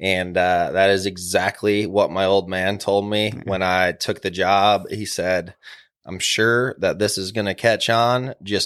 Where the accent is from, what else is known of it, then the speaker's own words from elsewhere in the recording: Wisconsin, United States; now in Montana, United States; growing up in Wisconsin, moving out to Montana